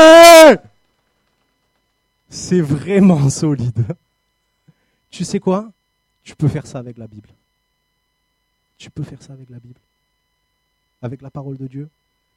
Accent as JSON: {"language": "French", "town": "Marseille", "region": "Provence-Alpes-Côte d'Azur", "country": "France", "said": "J'avais pas envie de monter à Créteil, je suis marseillais à la base."}